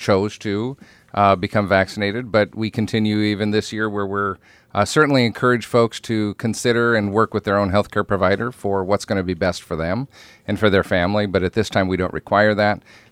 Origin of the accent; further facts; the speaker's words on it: South Dakota, United States; Originally in the Black Hills. So my wife and I are actually originally from Western South Dakota, and found our way to the to Omaha area and eventually Southeast Nebraska